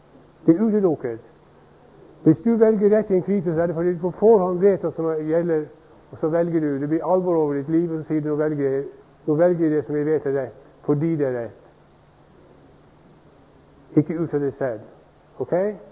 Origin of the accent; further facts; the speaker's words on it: Denmark; now in Norway; Men jeg kommer fra Danmark, hvor man har en annen fasong i mange ting.